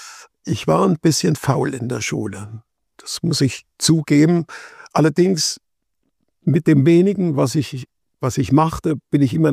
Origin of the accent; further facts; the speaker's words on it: Neustadt an der Weinstraße, Rhineland-Palatinate, Germany; also born or lived in Ludwigshafen / Böhl-Iggelheim; Also ich bin in Ludwigshafen nur geboren, aufgewachsen bis zur 2. oder 3. Klasse Volksschule in Böhl. Böhl-Igelheim heißt es heute. Und dann Neustadt bis 1973 in Neustadt an der Weinstraße. Das ist eigentlich so mein wesentlicher Bezug.